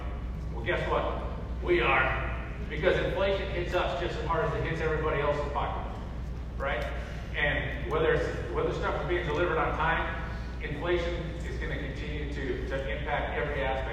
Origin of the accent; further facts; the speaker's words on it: Montana, United States; These places are scattered hundreds and hundreds of miles around my home state of Montana, Wyoming, Colorado, and North Dakota.